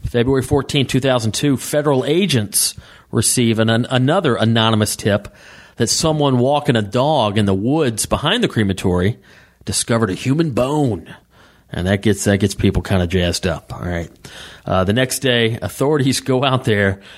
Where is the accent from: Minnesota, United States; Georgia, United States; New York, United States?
Georgia, United States; Waleska; That is about just 60 miles northwest of where I grew up in Waleska, Georgia.